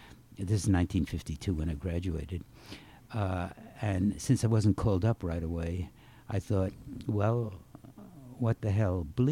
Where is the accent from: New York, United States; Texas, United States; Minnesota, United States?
New York, United States; Brooklyn; Well, I grew up in Brooklyn. Yeah. Lived there until I was 11 or 12.